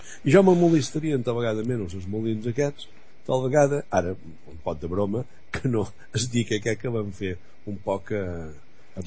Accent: Balearic Islands, Spain; jo com a resident de Mó o com a menorquí no ho veig malament

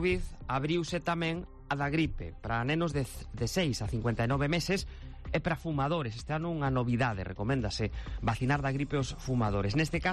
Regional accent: Galicia, Spain; Somos os galegos de vacinarnos

